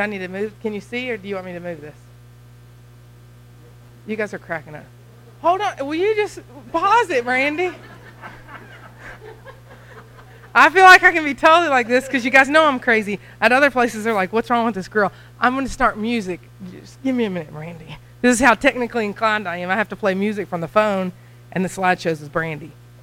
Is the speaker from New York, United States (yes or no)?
no; Harrodsburg, Kentucky, United States; moved away as an adult; also born or lived in Cincinnati; now in Mexico; I grew up in Harrodsburg, Kentucky, and then I went to school in Cincinnati, and that was good, Cincinnati. My accent has not left me for the 7 years I've been in Mexico.